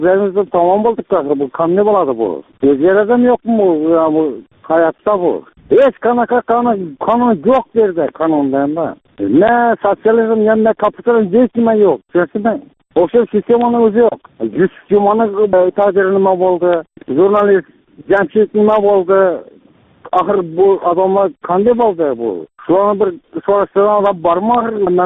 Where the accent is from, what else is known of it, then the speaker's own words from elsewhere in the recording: Turtkul, Karakalpakstan, Uzbekistan; To'rtko'ldanman.